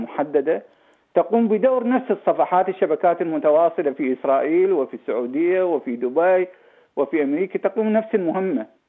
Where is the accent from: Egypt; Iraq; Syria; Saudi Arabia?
Iraq; أنا كمواطن عراقي يجب أن يكون عندي لدي حس أمني